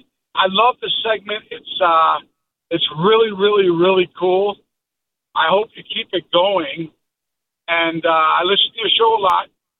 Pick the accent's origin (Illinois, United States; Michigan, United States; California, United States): Illinois, United States; Chicago; But anyway, I'm from Chicago, near Carlos. Grew up on the north side, Cubs fan, big time.